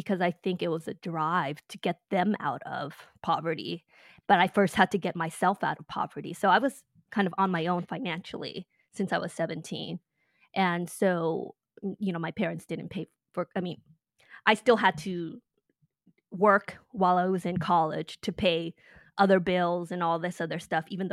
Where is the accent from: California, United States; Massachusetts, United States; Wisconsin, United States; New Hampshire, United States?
California, United States; Inglewood; So here's the thing. I grew up in Inglewood, California. And so everyone didn't have anything. Yeah. And this is Inglewood back in the 70s and 80s when it was Crips and Bloods and all this other stuff.